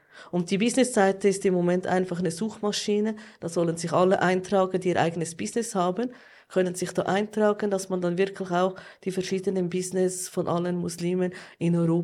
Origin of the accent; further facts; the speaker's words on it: Switzerland; Ich bin Schweizerin. Über 20 Jahre zum Islam konvertiert, Alhamdulillah. Ich bin Mutter von 5 Kindern.